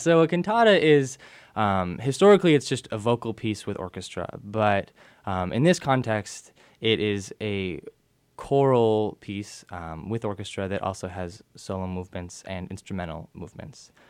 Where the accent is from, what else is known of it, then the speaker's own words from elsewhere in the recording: Rochester, New York, United States; I grew up in Rochester, New York.